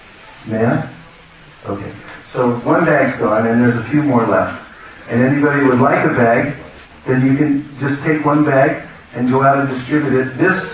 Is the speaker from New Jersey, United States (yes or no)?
no; California, United States; I've come from California. I'm from California, by the way. And visiting here.